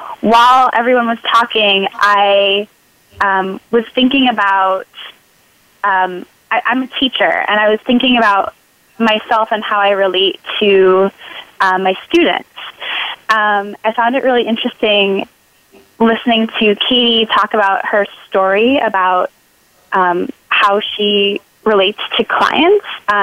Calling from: New York, United States; I'm calling from Harlem in New York.

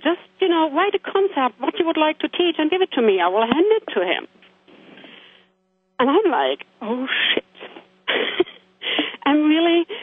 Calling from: Rosengarten, Lower Saxony, Germany; I'm calling from Rosengarten, which is near Hamburg in Germany.

